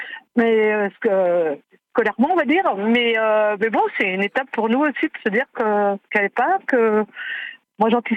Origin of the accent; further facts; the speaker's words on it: Rennes, Brittany, France; On est de Rennes, et on vient de déposer notre fille à l'aéroport de Charles de Gaulle